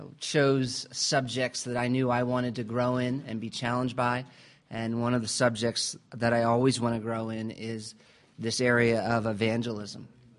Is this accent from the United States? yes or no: yes; United States; accent: American; now in Pretoria, South Africa; Unfortunately, I'm from America. You'll have to put up with yet another American accent.